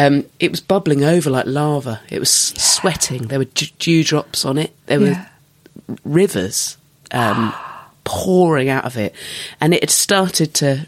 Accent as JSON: {"language": "English", "region": "South West England", "country": "United Kingdom", "tie": "born or raised there", "said": "I grew up in Dorset."}